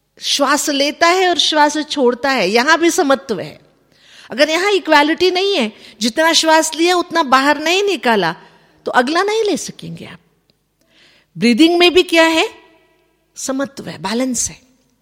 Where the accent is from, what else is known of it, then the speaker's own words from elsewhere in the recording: Karnataka, India; हमारे यहां, मैं कर्नाटक से आती हूं, हमारे यहां कर्नाटक में किसी गांव में